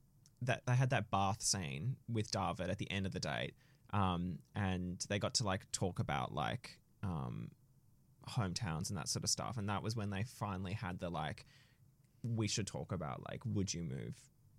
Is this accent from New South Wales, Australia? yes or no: no; Melbourne, Victoria, Australia; Hi, I'm a comedian from Melbourne.